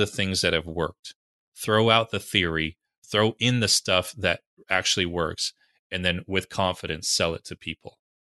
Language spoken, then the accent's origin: English; New Jersey, United States; also born or lived in New York City; Hockey's not big where I grew up in New Jersey, New York City.